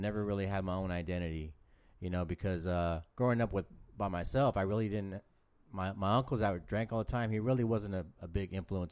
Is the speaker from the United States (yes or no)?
yes; San Jose, California, United States; Yeah, so I grew up here in San Jose.